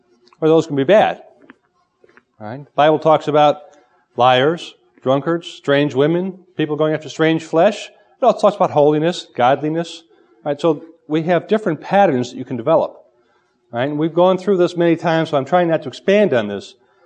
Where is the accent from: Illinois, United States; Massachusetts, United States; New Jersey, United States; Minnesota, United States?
Illinois, United States; Clearly, growing up Irish Catholic outside of Chicago makes me different than a Southern Belle growing up in Atlanta.